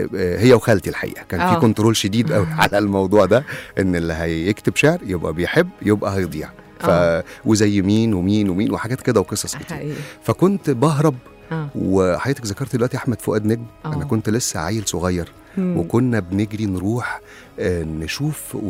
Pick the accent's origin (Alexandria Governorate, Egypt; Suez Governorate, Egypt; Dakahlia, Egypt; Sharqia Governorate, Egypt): Sharqia Governorate, Egypt; born there; لأن كان أنا من مواليد الشرقية.